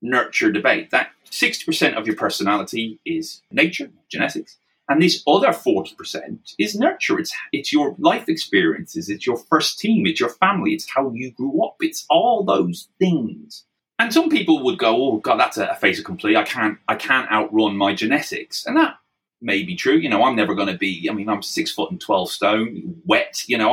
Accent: Ireland; now in England, United Kingdom; I'm an Irishman in England, so you know I'm the outsider already in some respects.

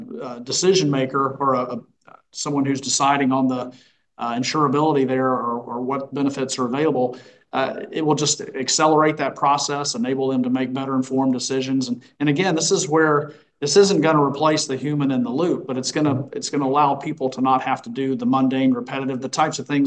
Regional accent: Florida, United States; Well, and we're already seeing that in my home state of Florida

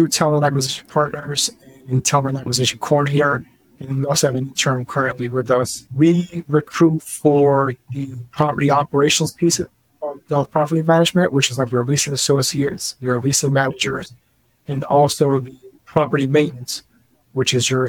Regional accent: the South, United States; And so I grew up in the South.

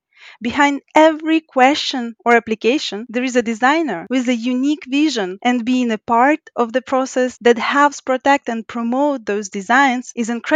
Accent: Ukraine; and I'm from Ukraine.

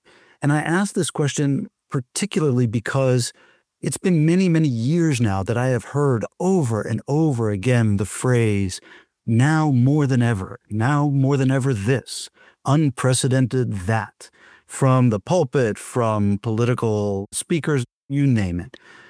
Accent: Los Angeles, California, United States; it echoes your and my hometown, Los Angeles, where HUC and the American Jewish University also often get confused

